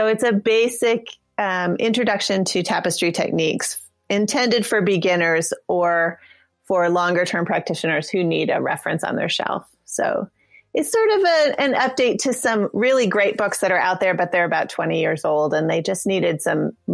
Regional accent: New Mexico, United States; I grew up in New Mexico and I studied with people in northern New Mexico for quite a few years.

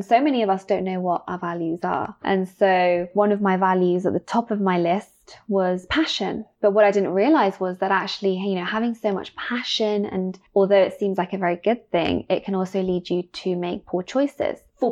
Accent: Caracas, Capital District, Venezuela; I grew up in Venezuela, which is, I mean, Venezuela's many things, it's one of the most dangerous countries. I actually grew up in Caracas, which is one of the most dangerous cities in the world

